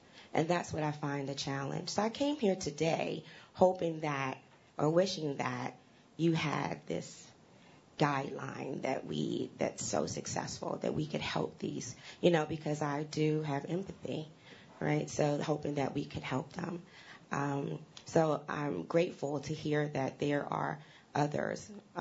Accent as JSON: {"language": "English", "town": "Washington", "region": "District of Columbia", "country": "United States", "said": "I'm from Washington, D.C."}